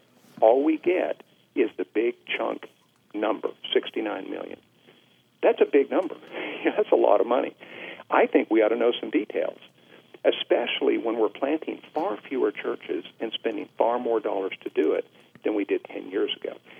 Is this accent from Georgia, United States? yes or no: no; Montana, United States; I'm from Montana originally, so not a land that the Southern Baptist bastion